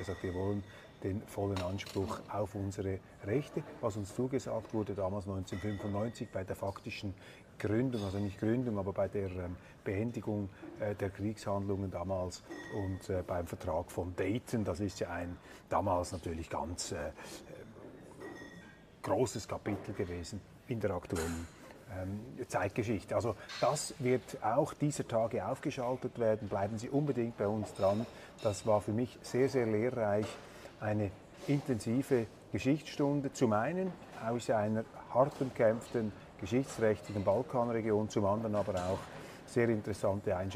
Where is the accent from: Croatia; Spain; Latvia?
Croatia; Zagreb, City of Zagreb; Ich komme aus Zagreb